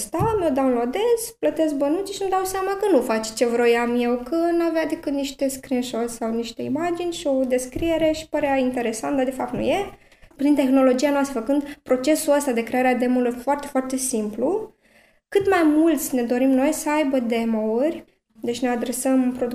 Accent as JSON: {"language": "Romanian", "town": "Pașcani", "region": "Iași County", "country": "Romania", "also_born_or_lived": "Heidelberg, Germany", "said": "eu, de exemplu, vin din Pașcani, deci Iași, într-adevăr, s-a ridicat foarte, foarte mult. Și chiar e un oraș în care se poate trăi. La început aveam dubii că o să pot să trăiesc în România după ce am trăit într-un oraș absolut superb din Germania, Heidelberg"}